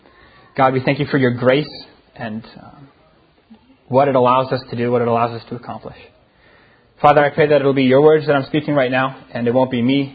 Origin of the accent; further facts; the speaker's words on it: Maryland, United States; So back where I grew up in Maryland, where my dad was a pastor, we like to consider ourselves Southern, and we were also Baptist, which means we had good food.